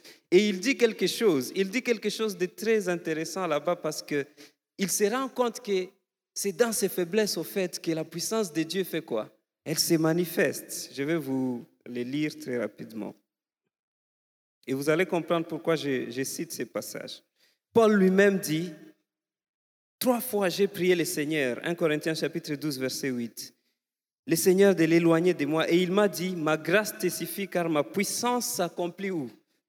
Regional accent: DR Congo; Mais à un moment, il fallait que je rentre ici, chez nous, au Congo. C'était en 2017, en décembre.

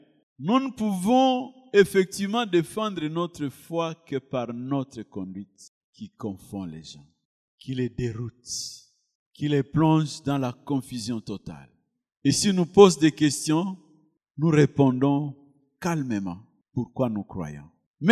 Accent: Switzerland; Tu viens d'où? Je viens de la Suisse.

